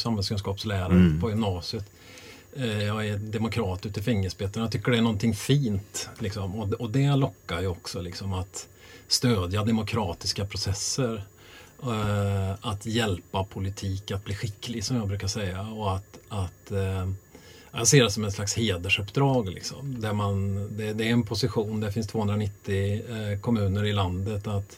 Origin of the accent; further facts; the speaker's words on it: Västra Götaland County, Sweden; Och ta mig an en hel kommun, liksom hemma i Skaraborg tillsammans med övriga Skaraborg lockade.